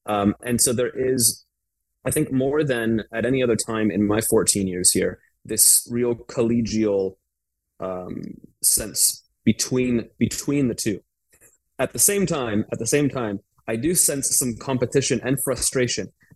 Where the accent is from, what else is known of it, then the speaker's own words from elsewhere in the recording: United States; the United States, my home country, looks at local media, right?